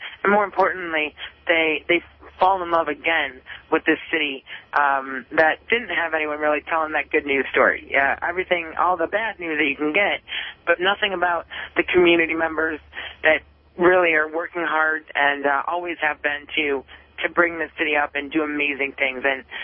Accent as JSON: {"language": "English", "town": "Detroit", "region": "Michigan", "country": "United States", "tie": "born or raised there", "said": "Born and raised in Detroit, as we covered, but I thought I knew Detroit. And then I moved downtown 8 years ago."}